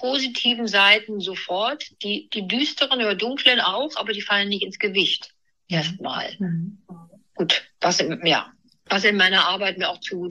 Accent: Neuwied, Rhineland-Palatinate, Germany; ich bin im Rheinland in Neuwied aufgewachsen

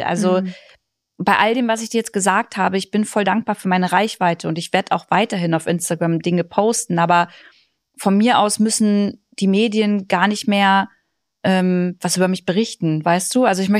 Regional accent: Braunschweig, Lower Saxony, Germany; now in Berlin, Germany; Genau, ich komme aus Braunschweig, also aus der Region, und deswegen ziehen wir dahin zurück

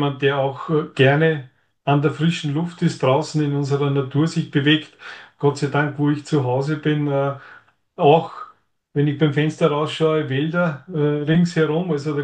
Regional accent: Austria; muss man als Österreicher auch Skifahren gehen

